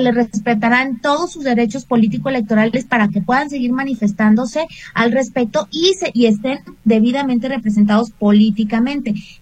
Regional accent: Mexico; en este crisol que conformamos como mexicanas y como mexicanos

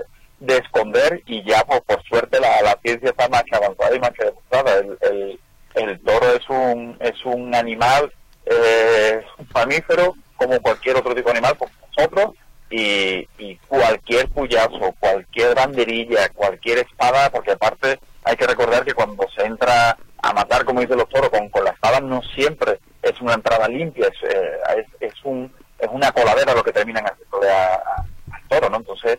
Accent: Seville, Andalusia, Spain; Yo soy de Sevilla, soy originario de Sevilla, de España, que es una de las ciudades más taurinas del mundo

